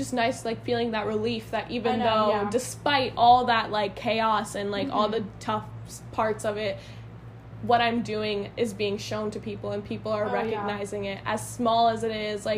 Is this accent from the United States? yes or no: no; Pakistan; born there; I was born in Pakistan.